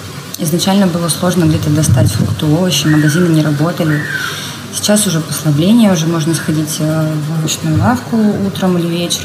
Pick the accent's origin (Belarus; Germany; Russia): Belarus; Ребят пока домой не собираются, но я из Белоруссии. Очень хочется уже домой.